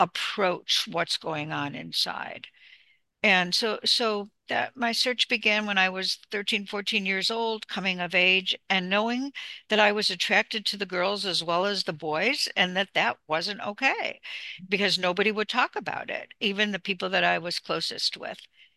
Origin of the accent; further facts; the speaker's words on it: New York, United States; I was brought up in Western New York in the 50s in a very strict Roman Catholic family.